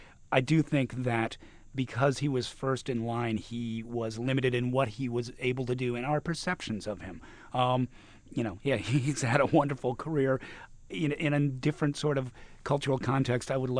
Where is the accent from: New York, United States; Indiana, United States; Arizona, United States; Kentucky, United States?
New York, United States; And, you know, being a New Yorker, you grant them their privacy and you go on their way.